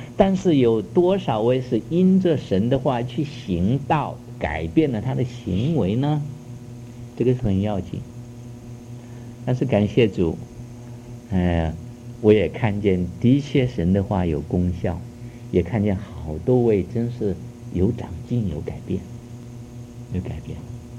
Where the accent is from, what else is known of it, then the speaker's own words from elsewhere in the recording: China; 我们中国人有句话说，见贤思齐